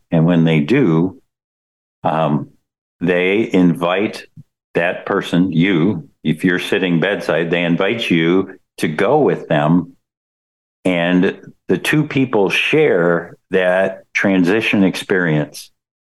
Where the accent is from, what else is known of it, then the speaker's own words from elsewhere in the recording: Minnesota, United States; So I just have to go and say, well, I'm from Minnesota.